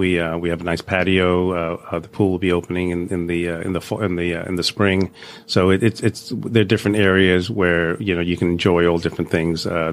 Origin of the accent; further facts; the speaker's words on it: Hong Kong; We grew up in Hong Kong, so we have a lot of Asian influence.